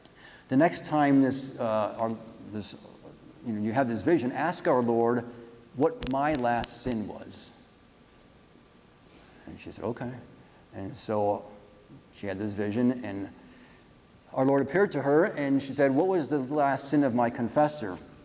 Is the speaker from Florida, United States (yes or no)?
no; Chicago, Illinois, United States; now in California, United States; If you can, we live in California. I grew up in Chicago. It's impossible in the middle of winter to take your baby out.